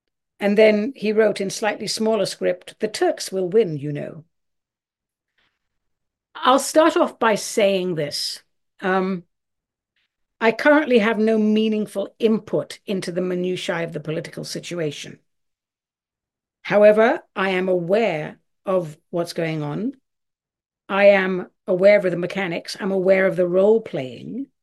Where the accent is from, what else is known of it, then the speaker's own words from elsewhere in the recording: United States; My point being, I am an American. My loyalties are here.